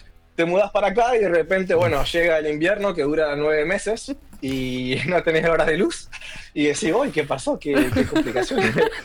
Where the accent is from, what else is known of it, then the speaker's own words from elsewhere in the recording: Argentina; moved away; yo me vine de Argentina justamente por todo lo contrario.